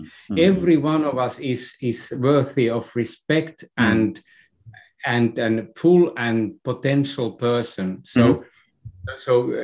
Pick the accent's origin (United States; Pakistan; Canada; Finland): Finland; So me as a Finnish man, I was born in Finland during 60s, 50s, right after the Second World War. Mm-hmm. So I belong to a generation that was still brought up in a very rural setting.